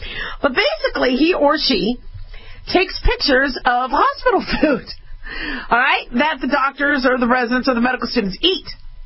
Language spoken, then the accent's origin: English; Arizona, United States; Arizonans are pretty, you know, they'll kind of say it like it is. I grew up in Arizona